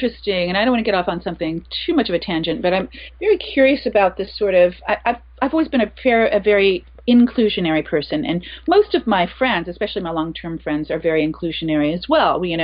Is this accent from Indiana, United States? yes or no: yes; Indianapolis, Indiana, United States; also born or lived in Chicago; Well, I was born in Hendricks County, Indiana, and raised in Indianapolis, Indiana.